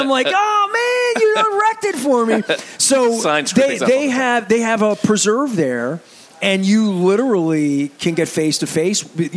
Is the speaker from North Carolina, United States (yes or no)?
no; Dundalk, Maryland, United States; I'm from Dundalk. I've been here my whole life.